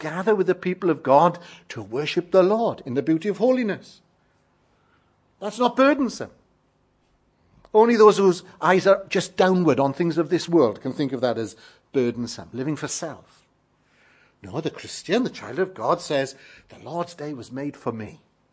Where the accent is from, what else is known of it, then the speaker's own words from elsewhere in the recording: Wales, United Kingdom; as I was growing up in Wales, Sunday morning, congregation, very small.